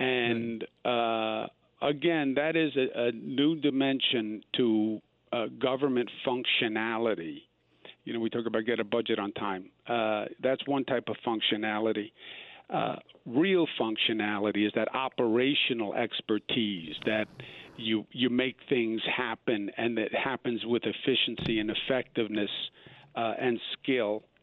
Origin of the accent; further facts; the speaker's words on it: Queens, New York, United States; I'm from Queens. I know you see Queens as an outer borough and you see me as a second class citizen.